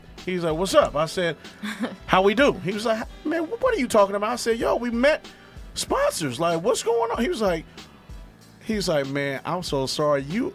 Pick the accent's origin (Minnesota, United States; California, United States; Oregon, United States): California, United States; Oakland; That's how much I go back to old Oakland.